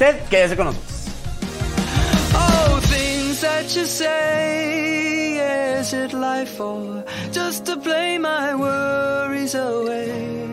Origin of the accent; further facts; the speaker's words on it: Chihuahua, Mexico; Déjanos en paz, así somos nosotros los chihuahuenses tercos.